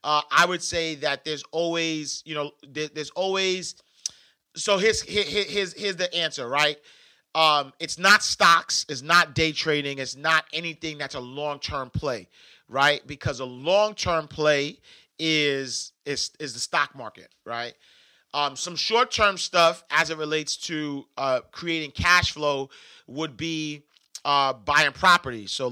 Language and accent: English; Harlem, New York, United States; You know, I'm from Harlem. My wife from Brooklyn.